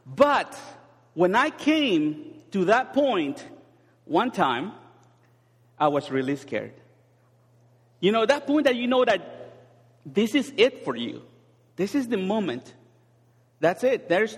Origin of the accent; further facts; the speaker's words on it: Mexico; I grew up in Mexico